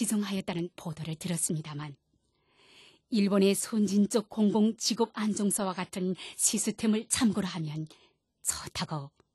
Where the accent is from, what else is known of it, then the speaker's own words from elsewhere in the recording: North Korea; moved away as an adult; now in Japan; 함께 간 사회복지과 직원이 제가 북조선에서 왔다는 것을 밝히고 취직을 도와달라고 이야기하자